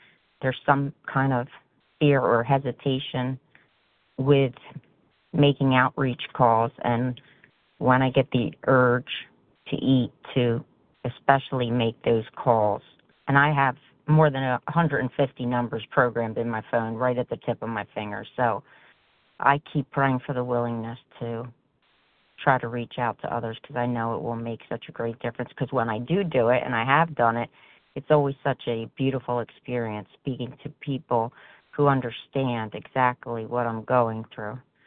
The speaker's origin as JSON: {"language": "English", "region": "New Jersey", "country": "United States", "said": "I'm from New Jersey."}